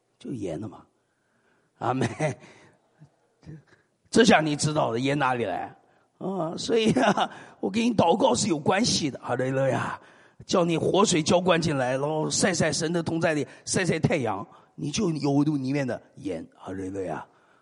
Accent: China; 请问吃我们中国人炒菜要不要加盐呢？

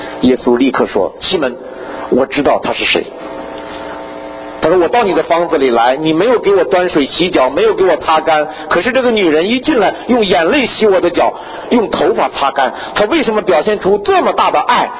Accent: China; 我们大陆人就喜欢辩论啊，我也是学哲学的，

